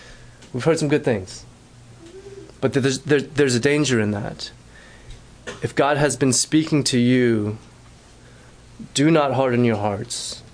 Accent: North Carolina, United States; I grew up in North Carolina, and the culture in North Carolina where I grew up was everybody goes to church.

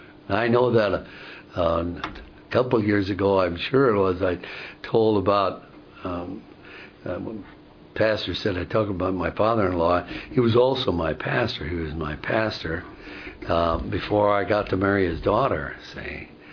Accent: Wisconsin, United States; little town which we grew up in and outside of Milwaukee had artesian wells

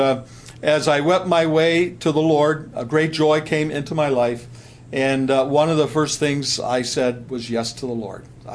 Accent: Sandusky, Ohio, United States; you must be from my hometown. I was born in Sandusky, Ohio. Claim to fame from that town is a place called Cedar Point.

